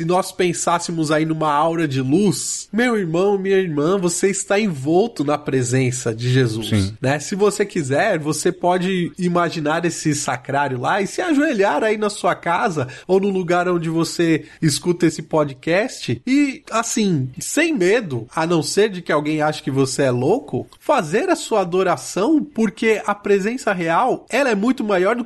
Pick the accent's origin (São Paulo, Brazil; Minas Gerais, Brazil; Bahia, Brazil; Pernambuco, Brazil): Minas Gerais, Brazil; Barbacena; Quando eu era criança jovem lá em Barbacena e entrei no seminário da Nova Cachoeirinha